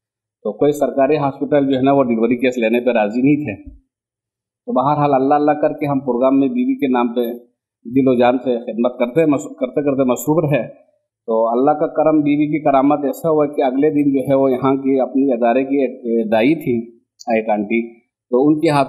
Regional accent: Gilgit-Baltistan, Pakistan; also born or lived in Karachi; گلگت بلتستان کا رہنے والا ہوں، اور یہاں جو ہے میں کام جو سیکھا ہے میں نے کراچی میں سیکھا ہے 12-13 سال، تو سن 2010 سے میں یہاں بیسد میں اپنی خدمت انجام دے رہا ہوں۔

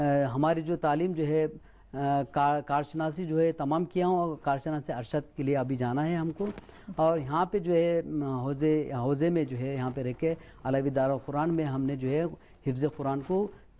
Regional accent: Alipur, Karnataka, India; میں ہندوستان سے تعلق رکھتا ہوں اور جنوب ہندوستان کرناٹک میں سرزمین علی پور، شہر علی پور سے میرا تعلق ہے.

